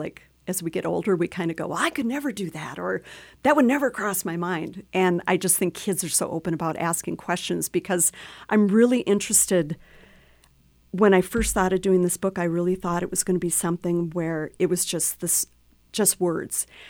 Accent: Minneapolis, Minnesota, United States; So we'll be traveling, since I am from Minneapolis, we'll be doing some book readings at bookstores there

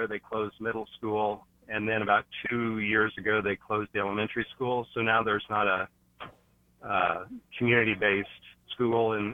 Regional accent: Marquette, Kansas, United States; my hometown is in McPherson County. It's called Marquette, population 600.

